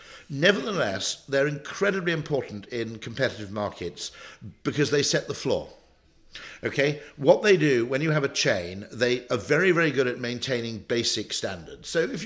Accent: Abergavenny, Wales, United Kingdom; I grew up in the Welsh borders, Abergavenny and places like Crickhowell, close to where I grew up

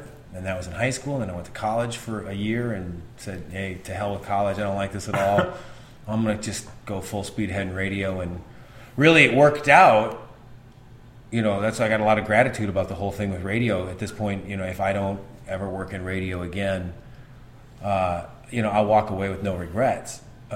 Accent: Minnesota, United States; the local radio station in my hometown in southern Minnesota was hiring

